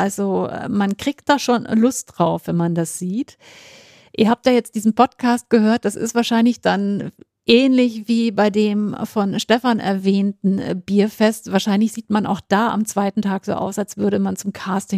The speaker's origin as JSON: {"language": "German", "town": "Flensburg", "region": "Schleswig-Holstein", "country": "Germany", "moved": "yes", "said": "In meiner alten Heimat."}